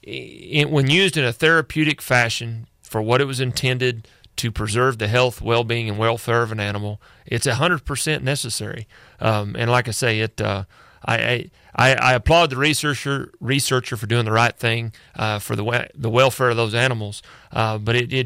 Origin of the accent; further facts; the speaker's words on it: Missouri, United States; You know, I'm originally from Missouri